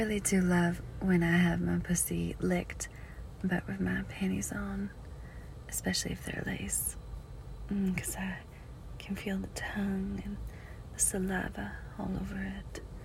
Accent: Louisiana, United States; accent: Southern; moved away; This is my natural accent. And most of the time, I hide it. But when I'm very mad or very tired, like I am today, it comes out. Plus, I was talking with some family of mine that lives back in Louisiana

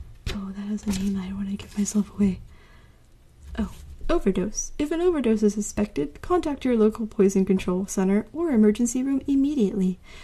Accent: Virginia, United States; I am from the East Coast, preferably Virginia, but not Nova. I'm actually from the border of North Carolina.

